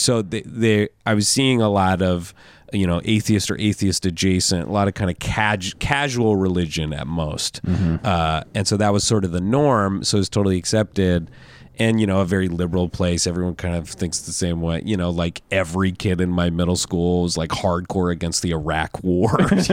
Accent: Seattle, Washington, United States; so I grew up in Seattle, and I think that's a big part of why that's a piece of my overall non-religious upbringing

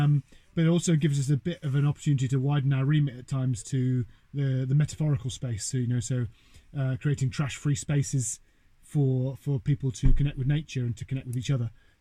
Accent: Wales, United Kingdom; also born or lived in Birmingham; like we moved from Birmingham, so I wasn't actually born in Wales. We moved from Birmingham when I was three, to a small holding, because my mum especially was really into the good life.

